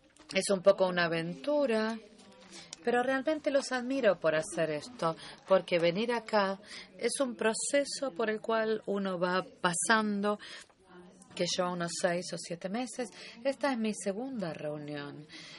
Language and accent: Spanish; United Kingdom; Spanish is a second language; De mi voz podrán decir que provengo del Reino Unido, lo podrán ver por mi acento.